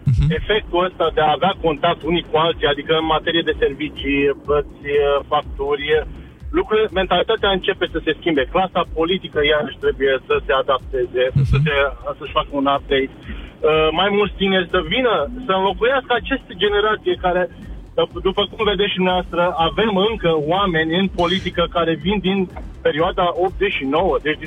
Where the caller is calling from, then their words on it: Netherlands; Vă sunt din Olanda.